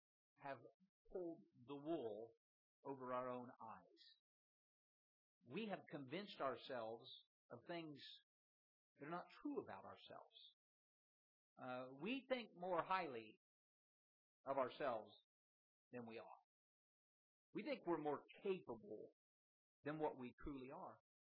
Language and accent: English; Indiana, United States; I was back in my hometown in central Indiana where I grew up